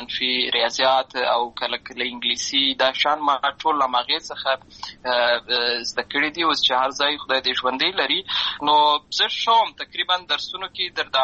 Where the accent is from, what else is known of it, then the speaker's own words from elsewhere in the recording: Lashkar Gah, Helmand, Afghanistan; زه په اصل کې د اروزګان ولایت یم، اما زه په هلمند ولایت لشکرګاه کې پیدا شوی یم، اما د لوی سوی یم. همالته مې ښوونځی لوستی ده، همالته مې ټول ژوند مې له هماغه ځای څخه پیل شوی دی، خو په اصل کې زه د اروزګان ولایت څخه.